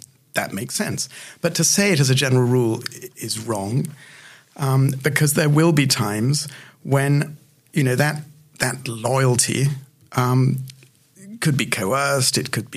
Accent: United Kingdom; I'm British

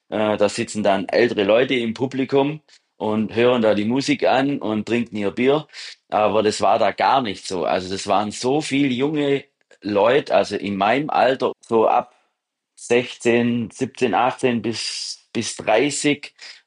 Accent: Neukirch, Baden-Württemberg, Germany; das ist zwischen Tettnang und Wangen. Da bin ich auch daheim, also das ist mein Geburtsort quasi.

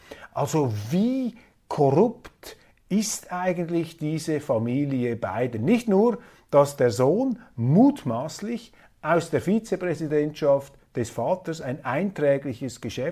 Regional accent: Switzerland; Und hier sage ich als Schweizer von außen betrachtet

